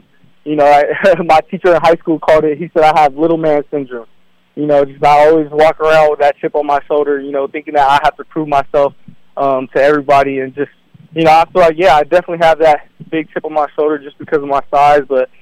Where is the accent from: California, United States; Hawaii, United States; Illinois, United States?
Hawaii, United States; I mean, I am Hawaiian. I grew up out here. My dad was born on the Big Island out there.